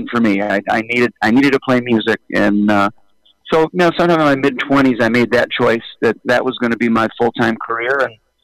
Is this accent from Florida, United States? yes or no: no; Detroit, Michigan, United States; I've been playing gigs around my hometown of Detroit.